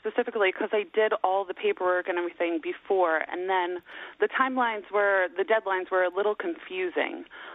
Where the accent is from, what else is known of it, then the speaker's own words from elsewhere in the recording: New Jersey, United States; No, I'm Jersey by heart. I grew up in Jersey.